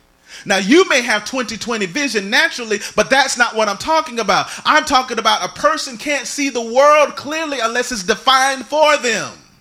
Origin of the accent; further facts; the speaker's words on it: Jacksonville, Florida, United States; That's where I'm from. I'm from Jacksonville, Florida. I'll give you the Duval County remix.